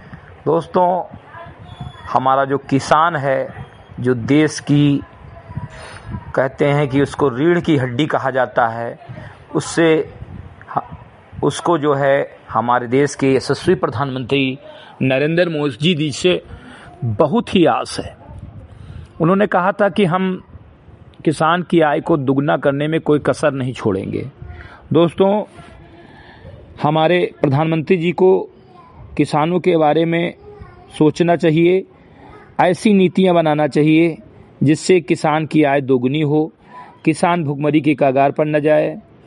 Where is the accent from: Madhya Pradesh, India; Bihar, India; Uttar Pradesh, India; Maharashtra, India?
Uttar Pradesh, India; Simrigarhi; ग्राम सभा सिमरीगढ़ी विकासखंड मेनपुरवा जनपद बहराइच का मूल निवासी हूं